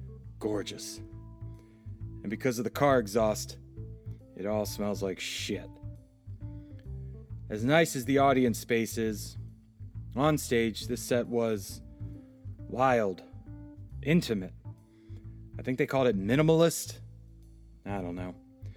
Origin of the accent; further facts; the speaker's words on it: New York, United States; Being a New Yorker, I'm very familiar with that smell